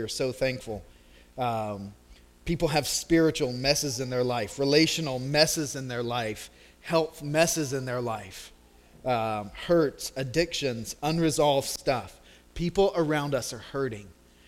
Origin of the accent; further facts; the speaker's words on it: the South, United States; Growing up in the South, before you had projectors and little DVD videos, we had this cutting-edge technology called felt boards.